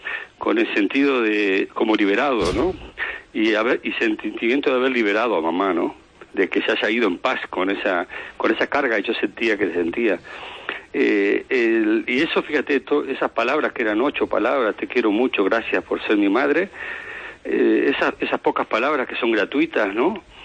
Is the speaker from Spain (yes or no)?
no; Montevideo, Uruguay; born there; me fui a Montevideo, donde yo nací